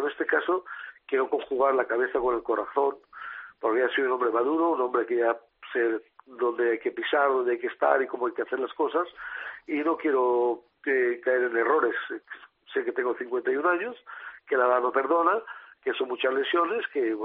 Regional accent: Valencia, Valencian Community, Spain; el 2014 las Fallas sea mi reaparición en mi tierra, en mi Valencia, donde se me quiere, se me apoya

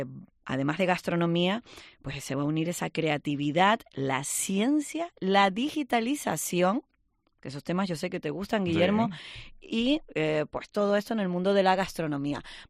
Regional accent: Los Cristianos, Canary Islands, Spain; se está celebrando desde hoy hasta mañana en mi pueblo, en Los Cristianos

